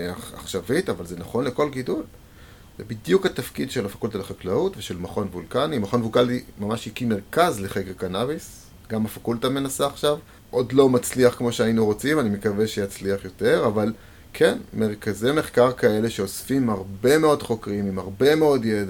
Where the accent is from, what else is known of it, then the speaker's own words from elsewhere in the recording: Jerusalem, Jerusalem District, Israel; אני ירושלמי